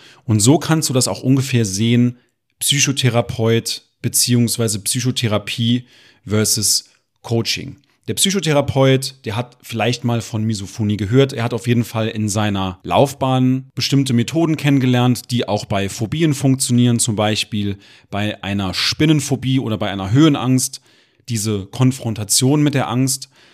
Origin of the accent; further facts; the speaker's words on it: Munich, Bavaria, Germany; born there; wir sind in München geboren